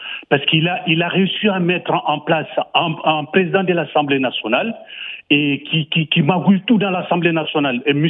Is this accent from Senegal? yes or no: yes; Senegal; Oui, en tant que Sénégalais, j'ai commencé à beaucoup m'inquiéter